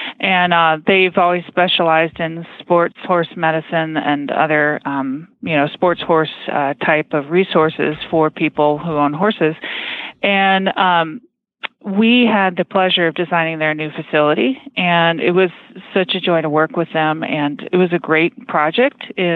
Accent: Boulder, Colorado, United States; So then there was a program that came out in Boulder, Colorado, actually in my hometown, SketchUp, which is now owned by Google.

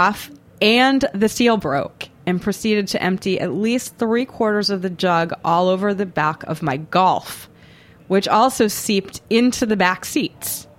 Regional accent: Boston, Massachusetts, United States; now in New York, United States; I live in New York now, but I grew up in Boston. I didn't deal with cars there either

